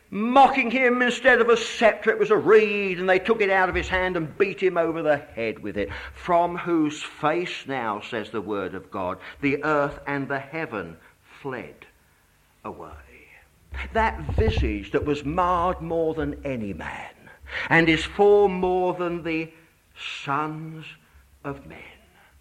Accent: England, United Kingdom; but I'm an Englishman, you see, with respect.

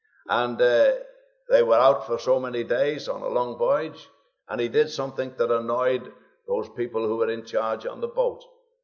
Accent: Liverpool, North West England, United Kingdom; accent: Scouse; now in Scotland; I come from Liverpool, although I've lived in Scotland for many years now. I think it's about 35 years.

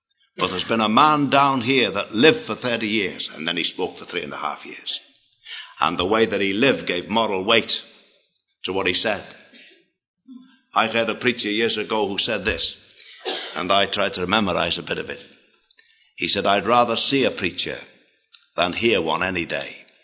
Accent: Liverpool, North West England, United Kingdom; We had an old Welsh preacher who used to come to Liverpool, my hometown, years ago.

